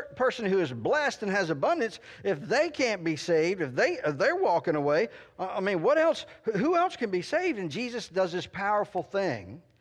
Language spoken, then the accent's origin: English; Delaware, United States; I grew up in Sussex County, Delaware. We were a big agricultural community.